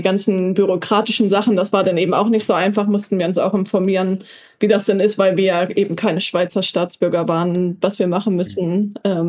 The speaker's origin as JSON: {"language": "German", "region": "Northern Germany", "country": "Germany", "said": "ich komme aus Norddeutschland."}